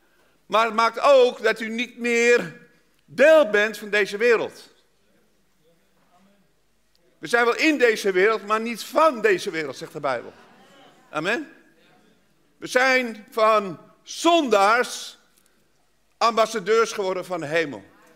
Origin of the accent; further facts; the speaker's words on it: Amsterdam, North Holland, Netherlands; Ik kom uit Amsterdam, ik durf het hier te zeggen, ook al bent u niet van Amsterdam.